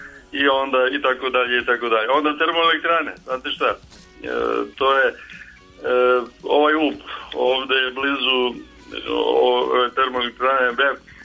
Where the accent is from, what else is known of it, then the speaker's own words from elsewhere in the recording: Prijepolje, Zlatibor District, Serbia; now in Belgrade, Serbia; pošto se ja vodim kao Beograđanin, a inače sam Prijepoljac.